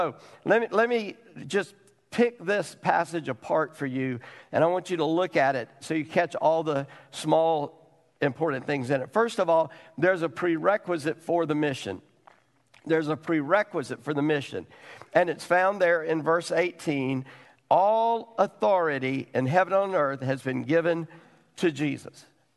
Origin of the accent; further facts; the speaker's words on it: South Carolina, United States; English is a second language; As I said, I grew up in South Carolina, so English, I took that as a second language.